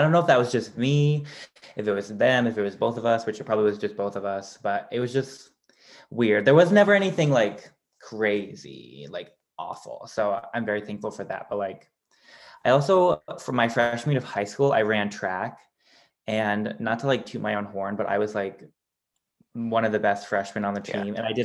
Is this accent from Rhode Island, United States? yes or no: yes; Rhode Island, United States; I grew up in, so I'm from Rhode Island, which is like the middle of nowhere. And I grew up in like a pretty rural area